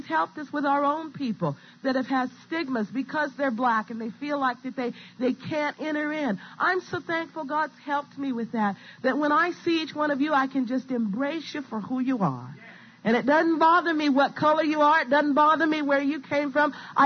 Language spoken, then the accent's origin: English; West Coast, United States; I was raised on the West Coast